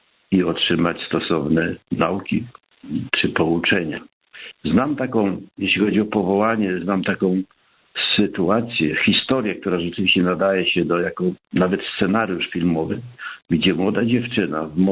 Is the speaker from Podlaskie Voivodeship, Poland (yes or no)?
no; Pomeranian Voivodeship, Poland; nade wszystko jako Kaszubi, którzy zawsze ten obraz zawsze mają w swoich oczach